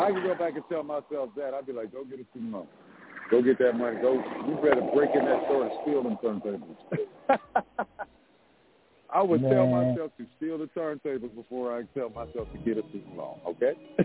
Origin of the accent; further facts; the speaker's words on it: Ladera Heights, California, United States; I grew up in Ladera Heights, man. All the houses was $1 million when I was a kid.